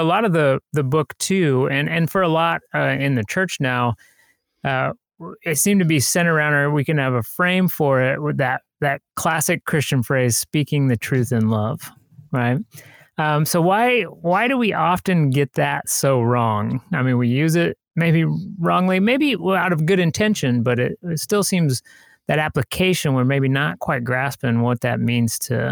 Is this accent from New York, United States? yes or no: no; Indiana, United States; I grew up in Indiana, and it was more the rural parts of Indiana, which is most of Indiana.